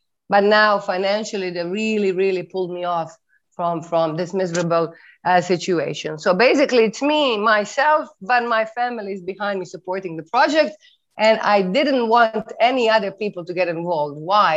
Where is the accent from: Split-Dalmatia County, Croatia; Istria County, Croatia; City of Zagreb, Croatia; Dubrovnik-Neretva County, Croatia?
Dubrovnik-Neretva County, Croatia; Dubrovnik; English is a second language; I'm actually from Dubrovnik.